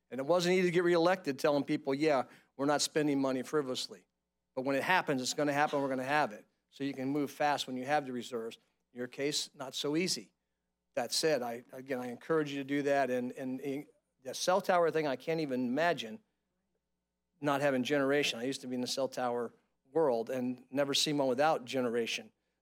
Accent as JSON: {"language": "English", "region": "Florida", "country": "United States", "said": "I'm from Monroe County, so while we seem like we're not rural, we're very rural."}